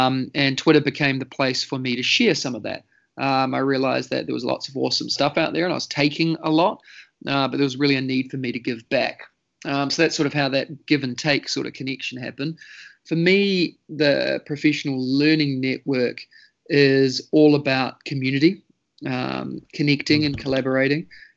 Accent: New Zealand; moved away as an adult; now in Singapore; I'm from New Zealand, as you can maybe tell from the accent. Been in Singapore now for almost 8 years. I am New Zealand born and raised.

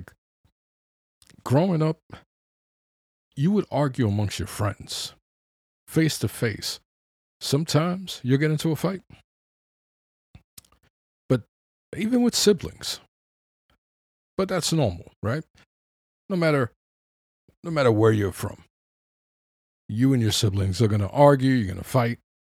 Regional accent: Bronx, New York, United States; Now, I grew up in the Bronx. I'm a child of the 70s, where in every corner of the Bronx, there was a building that was burnt down by the landlords to get insurance money.

